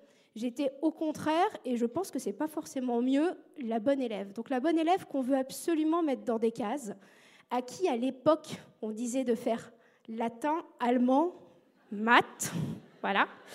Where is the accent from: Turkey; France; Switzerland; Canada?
France; Normandy; Je viens de la Normandie, j'ai un côté très bon sens paysan, très terre à terre